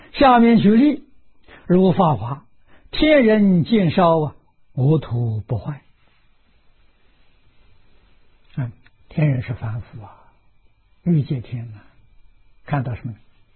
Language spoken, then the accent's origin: Chinese; Dongxiang, China; 我小时候住在东乡，现在叫顺港，我们那里有个湖叫白湖啊，我们住在湖边上，离湖大概一里路